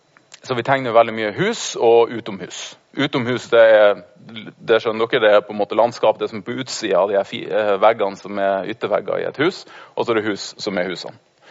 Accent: Alta, Finnmark, Norway; jeg kommer fra Alta i Finnmark.

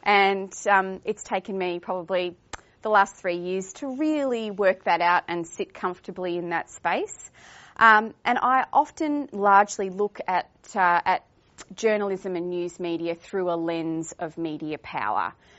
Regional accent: Warrnambool, Victoria, Australia; I actually was born and raised in Warrnambool. I have a very deep sense of place with this area, and to the point that I have returned to live in this area with my husband and 3 children. My family is in Warrnambool.

